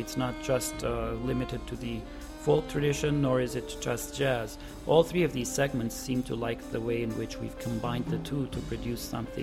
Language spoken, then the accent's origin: English; Beirut, Beirut Governorate, Lebanon; born or raised there; also born or lived in Cyprus